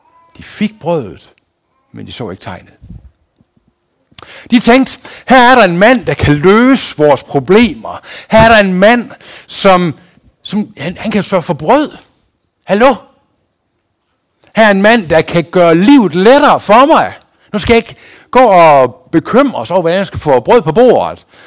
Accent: Herning, Central Denmark Region, Denmark; fordi vi kommer fra Herning, vi bygger bare det, vi ikke har

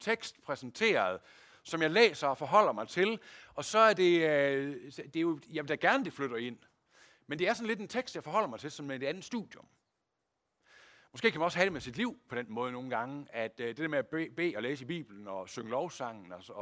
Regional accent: Aulum, Central Denmark Region, Denmark; Det er, nu kommer jeg jo fra Aulum, ikke også?

